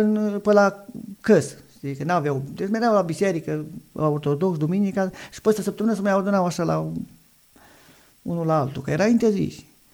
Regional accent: Chendrea, Sălaj County, Romania; Din satul Chendrea. Sunt dintr-o familie de... maica mea de până 80 și ceva, în oastea Domnului, 81-82.

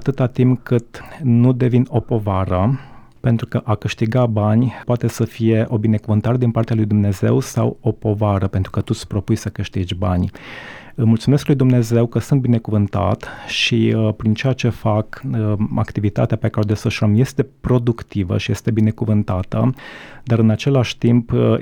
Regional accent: Romania; born there; M-am născut ceh, m-am născut în România, dar sunt de naționalitate cehă, o parte din familia mea locuiește în Cehia

